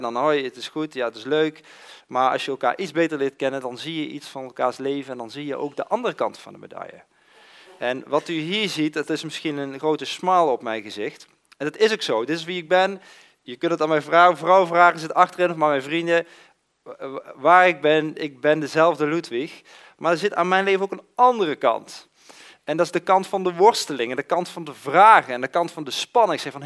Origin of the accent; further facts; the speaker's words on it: Eindhoven, North Brabant, Netherlands; En ja, ik kom uit Eindhoven, ik ben een ras-echte Brabander, geboren en getogen.